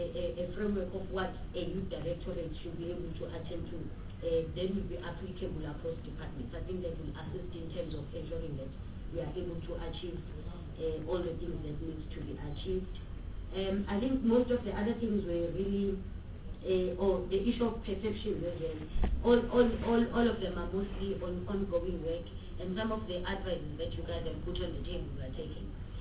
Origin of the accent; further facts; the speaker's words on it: Kenya; particularly because I'm from Kenya, and I know of two properly functioning youth directorates in the government department.